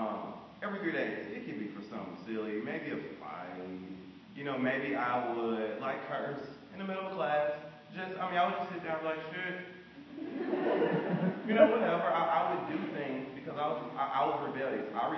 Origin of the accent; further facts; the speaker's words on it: East St. Louis, Illinois, United States; So I grew up in East St. Louis. This is a post-industrialized community, and so not a lot of jobs, not a lot of opportunity necessarily